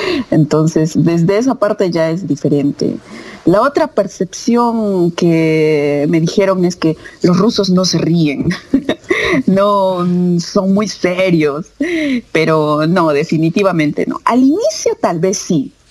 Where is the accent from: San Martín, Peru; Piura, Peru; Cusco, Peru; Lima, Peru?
Cusco, Peru; now in Russia; yo soy de Perú, de la ciudad de Cusco